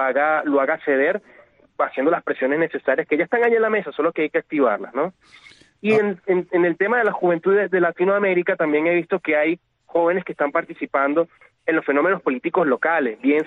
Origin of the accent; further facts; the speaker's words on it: Venezuela; se basa en que todos somos venezolanos y que cada quien puede existir como le da la gana